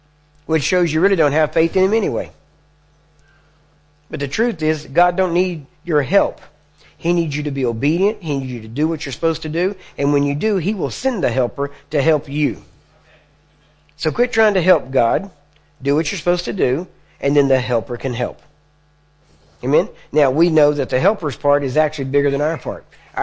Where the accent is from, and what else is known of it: the South, United States